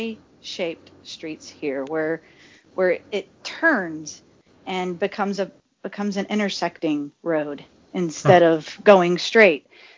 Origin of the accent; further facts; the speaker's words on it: Chicago, Illinois, United States; accent: southern; also born or lived in Tennessee; Yeah, I was born in Tennessee, and when I was – just before I turned 4, we moved to Chicago. So I came to Chicago with a bunch of people with the crisp northern accents, and I'm saying, y'all – how y'all doing? Real thick southern accent.